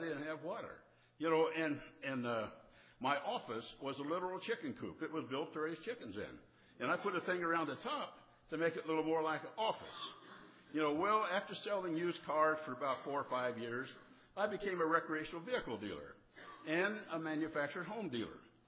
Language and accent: English; Richmond, Indiana, United States; I was born in Richmond, Indiana. Richmond, in case you don't know where it's at, it's between Indianapolis and Dayton, Ohio, right on the Indiana-Ohio line. I was raised on a farm right southeast of Richmond. Yes, I'm a country boy.